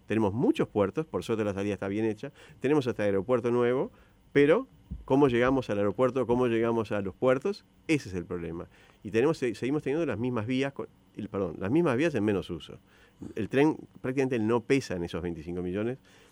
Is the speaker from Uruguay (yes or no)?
yes; Uruguay; Yo, como uruguayo, concibo que somos otra cosa.